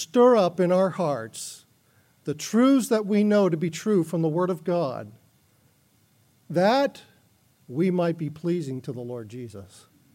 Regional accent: Florida, United States; moved away; You know, I grew up in South Florida, and one of the things that my mom always did was she had a pitcher of iced tea in the refrigerator at all times.

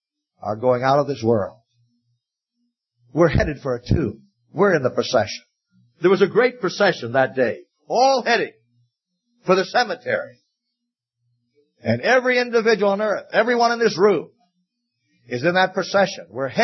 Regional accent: Bahamas; born there; I was born in the Bahamas

